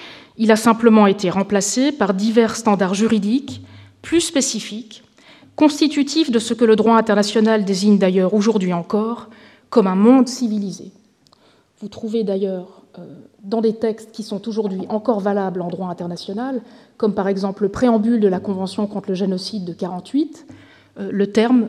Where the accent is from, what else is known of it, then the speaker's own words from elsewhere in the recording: Switzerland; Donc je me sens particulièrement honorée d'être reçue en tant que Suissesse aujourd'hui.